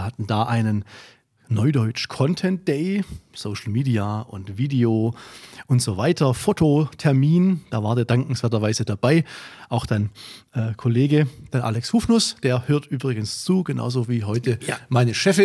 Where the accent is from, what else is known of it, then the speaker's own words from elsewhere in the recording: Baden-Württemberg, Germany; bei uns im Schwabenland